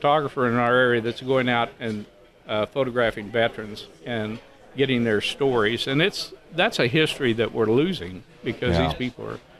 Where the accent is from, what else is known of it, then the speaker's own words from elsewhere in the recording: Mount Vernon, United States; I work in Mount Vernon. I used to live there. I grew up in Mount Vernon.